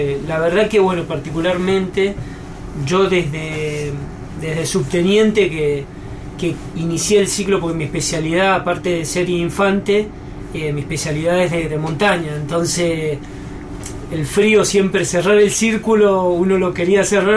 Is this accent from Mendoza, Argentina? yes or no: yes; Mendoza, Argentina; En sí, yo soy de Mendoza, nacido y criado en Mendoza, nací en la ciudad ahí de Mendoza propiamente dicho, y también el departamento de Godecruz, nací ahí